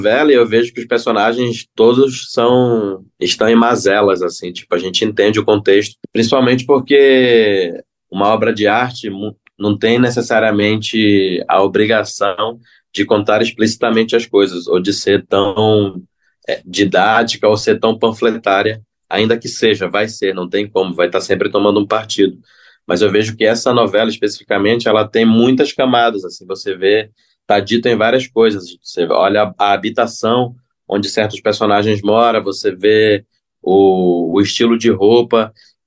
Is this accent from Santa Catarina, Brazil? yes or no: no; Manaus, Amazonas, Brazil; aqui eu vivo na Amazônia, né? Então, tipo, a minha rotina, infelizmente, é lidar com violência, desde do lugar de onde eu venho, que é uma periferia de Manaus